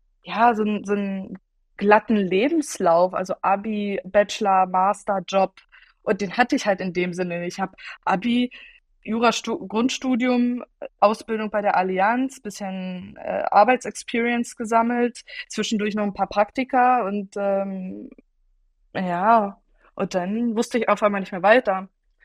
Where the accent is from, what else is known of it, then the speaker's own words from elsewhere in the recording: Poland; weil ich Deutsch und Polnisch spreche. Also Polnisch spreche ich wirklich fließender als Englisch, aber ich bin ja auch in der Grenzregion aufgewachsen und komme ursprünglich aus Polen.